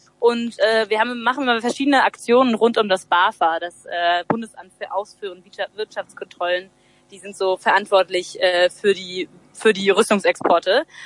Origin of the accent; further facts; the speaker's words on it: Frankfurt, Hesse, Germany; Ich komme aus Frankfurt, bin 22 Jahre alt und ich bin auch in Frankfurt aktiv